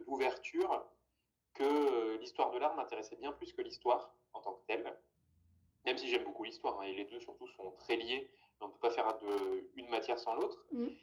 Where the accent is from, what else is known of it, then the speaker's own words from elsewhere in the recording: Auvergne-Rhône-Alpes, France; parce que je viens à côté de Saint-Étienne